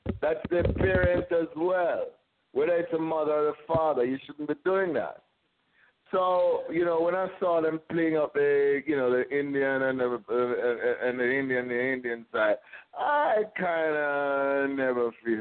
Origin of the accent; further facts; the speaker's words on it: Jamaica; But somebody asked me about, you know, hey, Jamaican, yeah, man, mwah, weed.